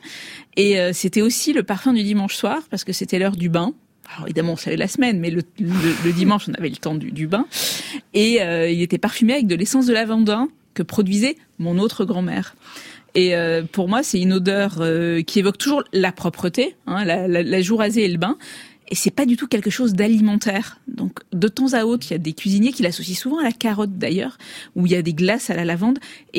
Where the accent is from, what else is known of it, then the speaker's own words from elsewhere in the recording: Marseille, Provence-Alpes-Côte d'Azur, France; Bon, je suis marseillaise